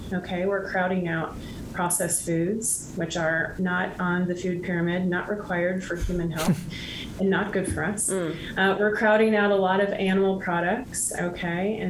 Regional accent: Midwest, United States; And so I grew up in the Midwest and on a farm of sorts that we would have cows put on our land.

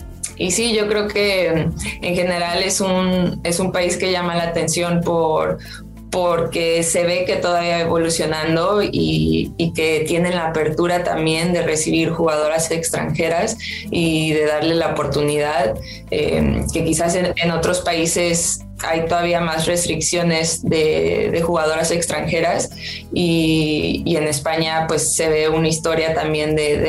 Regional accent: Mexico; yo creo que como futbolista mexicana buscamos cómo seguir evolucionando y compitiendo a nivel internacional

